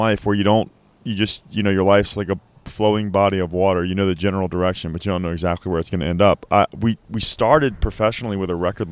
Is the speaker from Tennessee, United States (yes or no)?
no; Houma, Louisiana, United States; I actually grew up in Houma, Louisiana